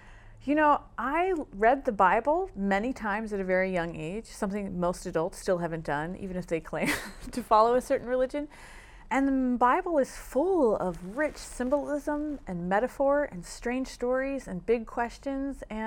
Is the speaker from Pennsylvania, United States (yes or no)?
yes; Pennsylvania, United States; All over the world, actually. But I am from South Central, Pennsylvania.